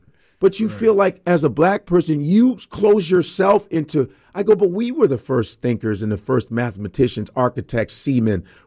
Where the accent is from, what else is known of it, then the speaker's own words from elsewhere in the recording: Chicago, Illinois, United States; But I'm from Chicago. That's where a lot of punk started in Chicago.